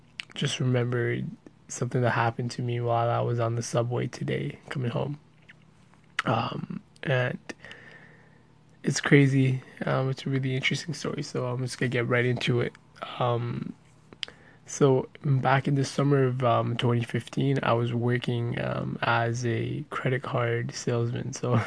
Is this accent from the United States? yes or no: no; Pakistan; And I'm like, no, I'm from Pakistan."